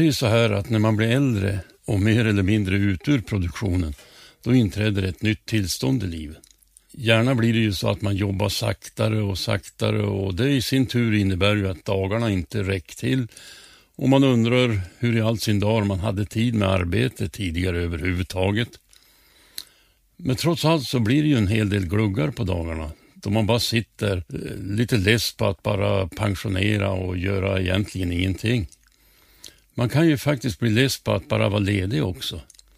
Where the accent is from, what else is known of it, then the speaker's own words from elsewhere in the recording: Robertsfors, Västerbotten County, Sweden; now in Örnsköldsvik, Sweden; jag kom från Robertsfors, och även om jag nu har bott i Örnsköldsvik i mer än 70 år så brukar jag vara väldigt noga med att påpeka att i grunden är jag västerbottning i alla fall.